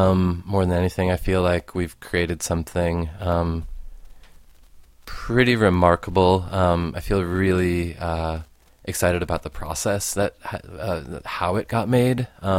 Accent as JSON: {"language": "English", "town": "Detroit", "region": "Michigan", "country": "United States", "tie": "born or raised there", "moved": "as an adult", "lives_now": "Chicago, United States", "said": "I grew up in Detroit and then the suburbs of Detroit and then came to Chicago for school."}